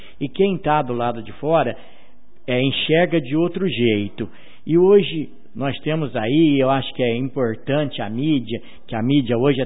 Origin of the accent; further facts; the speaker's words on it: Guaxupé, Minas Gerais, Brazil; born there; eu que nasci em Guaxupé, estou há 58 anos, fazer 59 anos, estou aqui no município